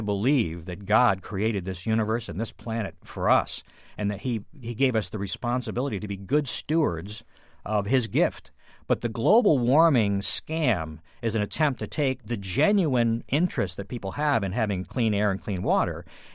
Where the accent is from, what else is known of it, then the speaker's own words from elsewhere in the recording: Shelburne Falls, Massachusetts, United States; the values that I grew up with growing up in Shelburne Falls, which were primarily Judeo-Christian worldview